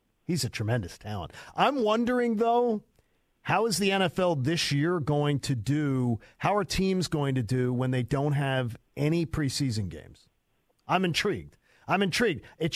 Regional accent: Pennsylvania, United States; I'm from Delaware County, which is exactly where Upper Darby is.

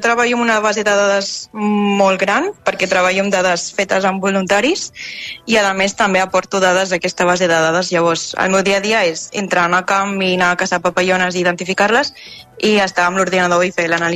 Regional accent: Barcelona, Catalonia, Spain; Jo de Barcelona, de Sant Andreu.

